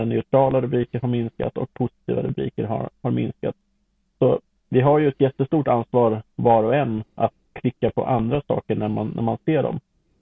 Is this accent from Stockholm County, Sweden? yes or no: no; Örebro County, Sweden; Jag är ju närking i grunden.